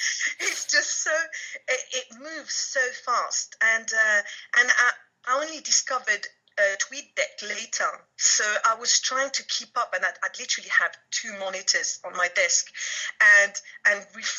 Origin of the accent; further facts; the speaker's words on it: France; moved away as an adult; also born or lived in London; now in United Kingdom; I was born in France and was raised there, and I moved to UK. I started going to London when I was about 14, and I moved there when I was 18 and spent about 20 odd years.